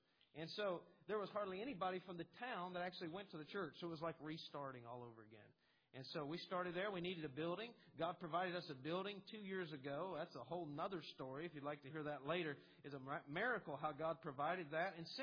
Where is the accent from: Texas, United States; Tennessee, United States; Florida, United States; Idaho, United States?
Tennessee, United States; Newport; I was born and raised in Newport, Tennessee, which is about an hour east of Knoxville, Tennessee.